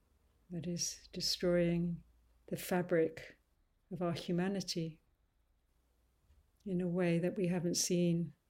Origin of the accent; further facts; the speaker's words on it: London, United Kingdom; I'm over here in the UK, in London, which is actually my hometown.